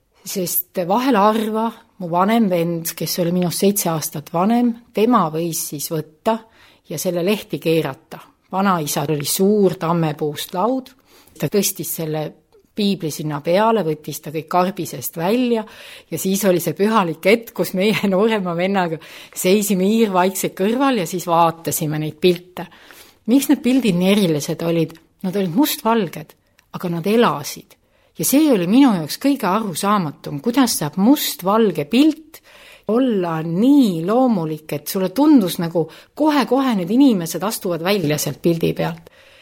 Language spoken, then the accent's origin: Estonian; Tallinn, Harju County, Estonia; born there; Mina olen pärit täiesti ilmalikust perekonnast, sündinud Tallinnas